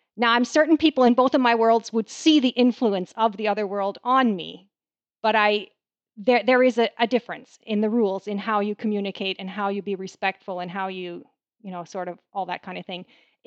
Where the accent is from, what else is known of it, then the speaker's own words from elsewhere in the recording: Canada; I am a Canadian. We have people of all kinds of cultures surrounding us all the time. We're a very multicultural society.